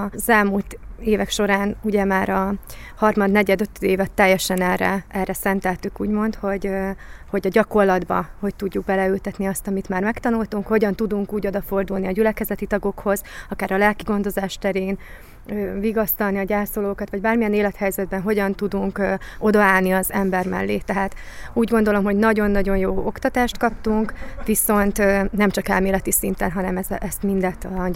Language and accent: Hungarian; Zakarpattia Oblast, Ukraine; szintén Kárpátaljáról